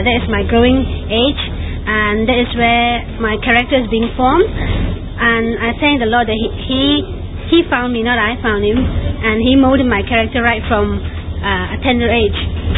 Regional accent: West Malaysia, Malaysia; I come from West Malaysia, and I have been a Christian for 10 years. I accepted the Lord Jesus Christ at the age of 14

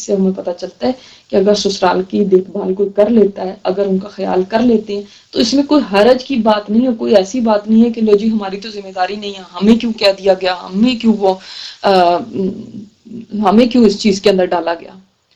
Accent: Punjab, India; लेकिन हमारे यहाँ पंजाब में ये कल्चर है कि वहां पे गोद में लाके बिठा दिया जाता है देवर को

